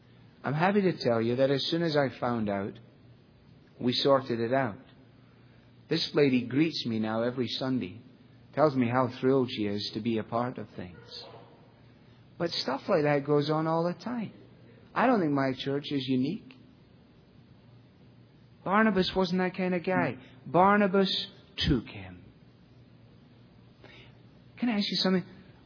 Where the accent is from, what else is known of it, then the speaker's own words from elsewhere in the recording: Glasgow, Scotland, United Kingdom; I was brought up in Glasgow.